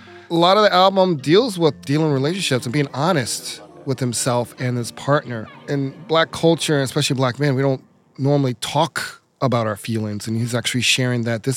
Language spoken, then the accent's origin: English; Atlanta, Georgia, United States; Black is out of Atlanta, my hometown, but he's from Zone 6